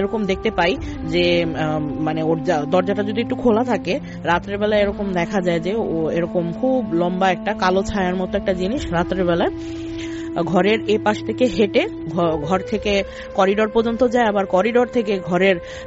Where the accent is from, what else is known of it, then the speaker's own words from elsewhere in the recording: Dhaka, Dhaka Division, Bangladesh; আমি farm gate থেকে এসেছি